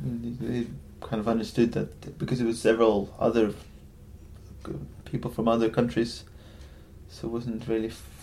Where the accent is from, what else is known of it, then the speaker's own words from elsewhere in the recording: Sweden; speaking English, but I would present myself more coming from Sweden than coming from being Irish or Britis